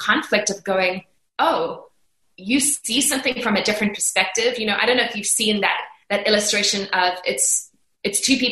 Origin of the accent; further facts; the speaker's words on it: South Africa; I was raised in South Africa.